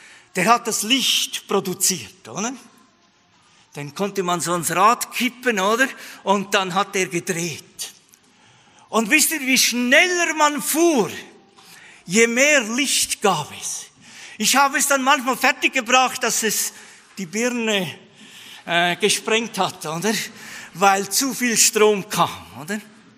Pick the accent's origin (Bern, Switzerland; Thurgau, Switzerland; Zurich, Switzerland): Zurich, Switzerland; Sternenberg; ich bin aufgewachsen in Sternenberg. Das ist so eine Berggemeinde im Kanton Zürich.